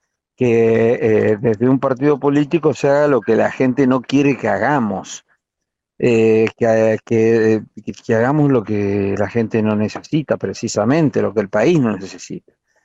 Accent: Santa Fe, Argentina; Yo soy santafesino y ese es el nombre del frente en Santa Fe.

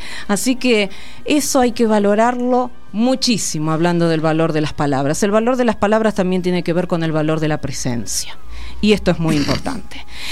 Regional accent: Carlos Casares, Buenos Aires Province, Argentina; born there; Porque yo nací en Carlos Casares.

